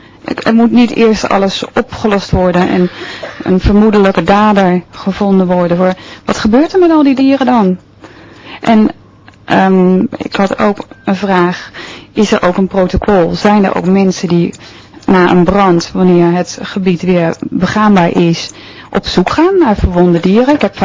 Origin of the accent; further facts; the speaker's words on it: Bergen, Netherlands; ik kom uit Bergen.